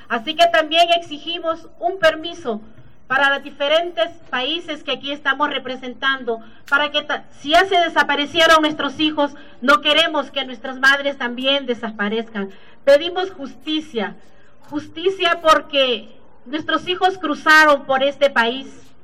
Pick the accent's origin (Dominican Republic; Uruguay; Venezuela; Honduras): Honduras; vengo de Honduras.